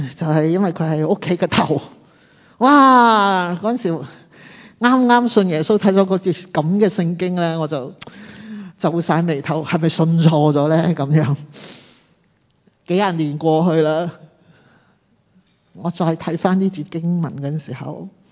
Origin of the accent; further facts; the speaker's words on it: Hong Kong; 其实我从小呢就没有跟爸爸一起住，他在外国，我在香港